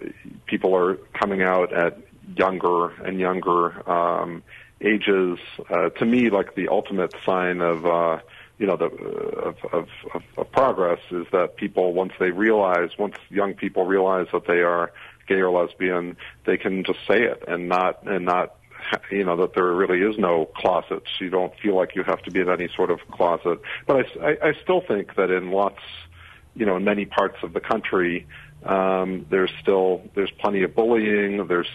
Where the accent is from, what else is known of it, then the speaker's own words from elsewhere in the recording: Missouri, United States; worked on Capitol Hill for Jack Danforth from my home state of Missouri